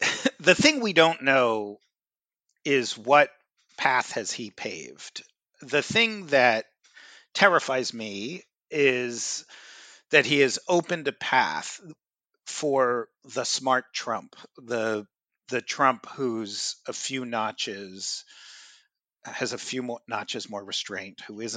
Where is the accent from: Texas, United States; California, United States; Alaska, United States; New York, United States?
New York, United States; New York City; I grew up in Manhattan.